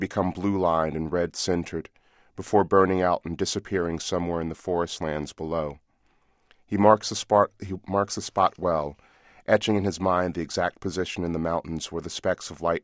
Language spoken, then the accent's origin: English; Chicago, Illinois, United States; She was one of the poets who inspired me as a boy growing up in Chicago.